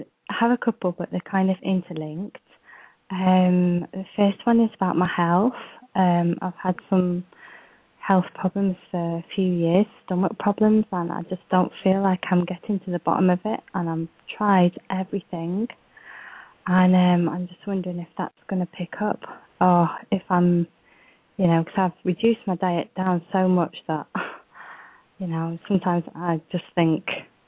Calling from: Spain

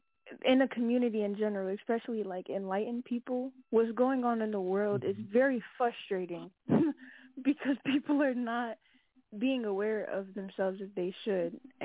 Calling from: North Carolina, United States; I'm calling from North Carolina.

